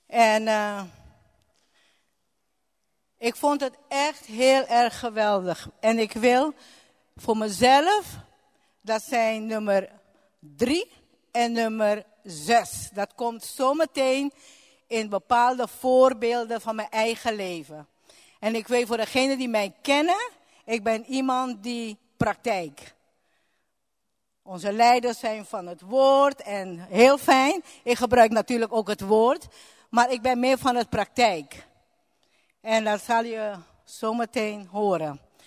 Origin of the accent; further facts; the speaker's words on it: Aruba; Dutch is a second language; En ik kom uit Aruba, dus hier en daar zal je fouten herkennen in het Nederlandse taal.